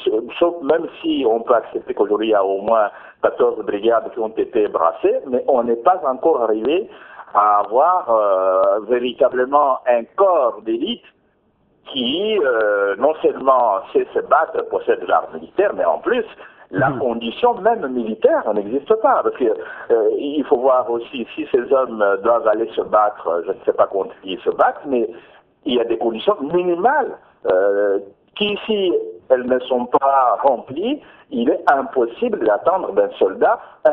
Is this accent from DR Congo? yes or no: yes; DR Congo; Et quand on est à milieu de Kinshasa, on ne peut qu'être peiné en tant que Congolais de savoir que notre armée est en construction